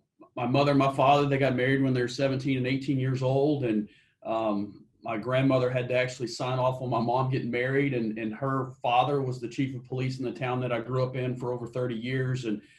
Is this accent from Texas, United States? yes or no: yes; Dumas, Texas, United States; No, I grew up in Dumas, Texas, up in the Texas Panhandle.